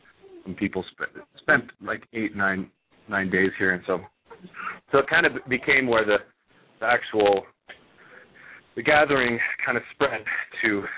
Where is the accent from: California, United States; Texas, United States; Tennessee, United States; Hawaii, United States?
Hawaii, United States; moved away as an adult; now in Stockholm, Sweden; Yeah, I grew up in Hawaii, but then fell in love with a girl in Sweden and moved to Sweden when I was 19.